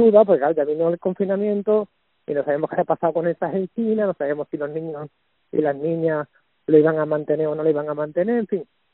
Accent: Andalusia, Spain; somos la sartén de Andalucía, como nos conocen

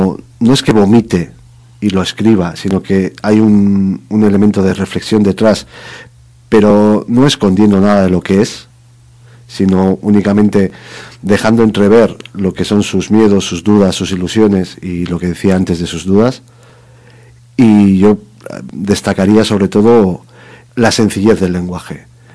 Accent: Spain

